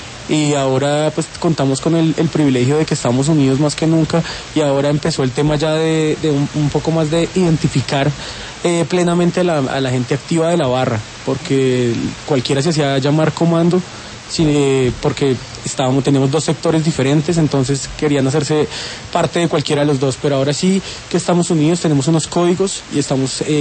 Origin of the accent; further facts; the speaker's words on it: Bogotá, Colombia; somos rolos bogotanos al 100%